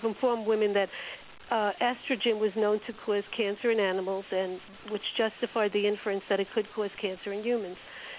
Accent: Mineola, New York, United States; from Mineola, Long Island.

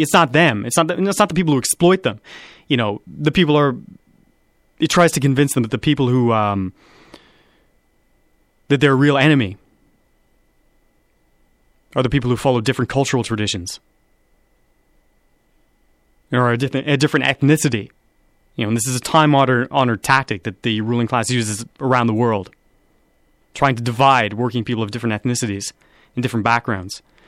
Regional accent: Canada; I myself, as a man of European descent, born and raised in Canada

